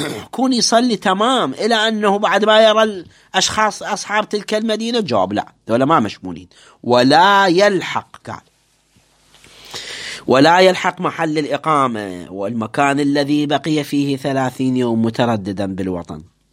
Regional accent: Iskandariya, Babil, Iraq; سافرت من مدينتي مدينة الإسكندرية باتجاه خلي نفترض النجف

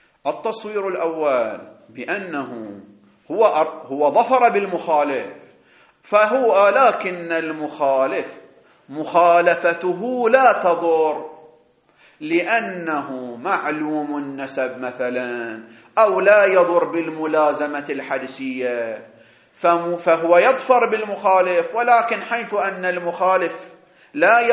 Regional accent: Bahrain; وعن عندنا في البحرين شياب

